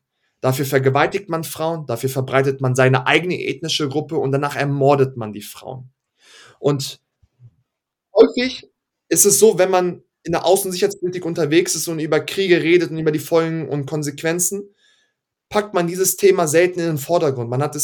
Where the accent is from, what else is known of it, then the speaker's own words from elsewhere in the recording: Hanover, Lower Saxony, Germany; born there; ich bin 93 in Hannover geboren, aber meine Familie ist nach Deutschland geflohen, 92 waren Kriegsflüchtlinge aus dem ehemaligen Jugoslawien, Bosnien-Herzegowina.